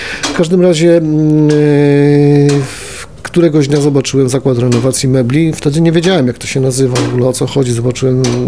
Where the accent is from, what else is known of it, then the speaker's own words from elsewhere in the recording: Piotrków Trybunalski, Łódź Voivodeship, Poland; wychowałem się w Piotrkowie, tam się urodziłem. Zawsze pełno starych kamienic i pełno ciekawostek.